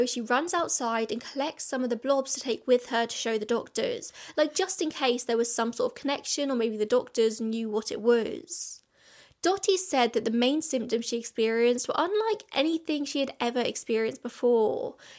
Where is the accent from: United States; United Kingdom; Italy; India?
United Kingdom; England; Speaking as a Brit coming from England